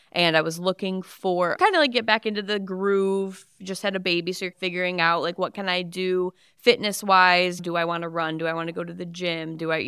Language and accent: English; St. Clair, Michigan, United States; I live in St. Clair currently. I grew up in St. Clair. Really just been here since I was very little, like first grade. So I've been in the St. Clair area, Blue Water area, all of that I can remember.